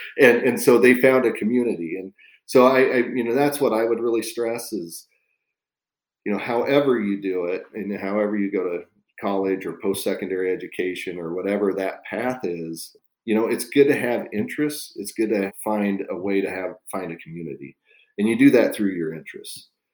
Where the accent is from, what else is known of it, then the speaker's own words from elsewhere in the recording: Nebraska, United States; know, I always say Nebraska is not the end of the world, but you can see it from there, at least from my hometown.